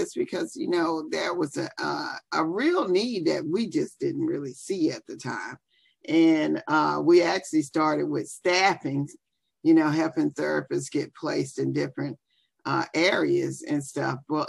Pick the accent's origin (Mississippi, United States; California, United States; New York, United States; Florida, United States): Mississippi, United States; Biloxi; came back home to my hometown, Biloxi, Mississippi, thought I was passing through and decided to stay.